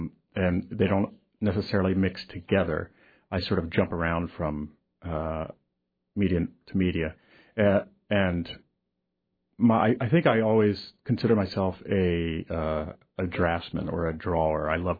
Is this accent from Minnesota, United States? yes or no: no; Ohio, United States; now in New York City, United States; I live in New York City now, yes. I'm originally from Ohio.